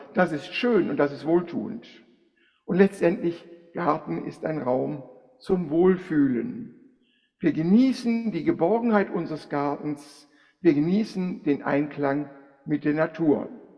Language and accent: German; Hahn, Germany; Also ich bin Gärtnerssohn. Karl Otto kennt noch die Gärtnerei in Hahn, wo ich aufgewachsen bin.